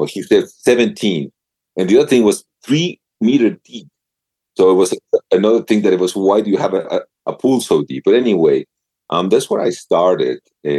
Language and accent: English; Mexico; I'm from Mexico.